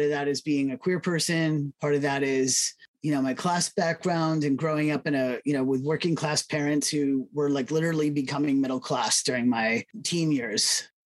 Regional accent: Massachusetts, United States; now in Canada; I grew up in Massachusetts. So they said … so here in Canada, people are like

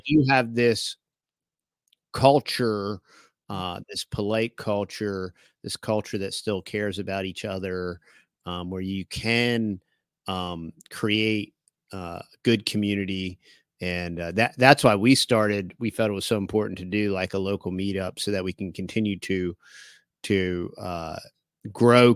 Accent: Northeast, United States; We're from the Northeast, and it's the same exact vibe.

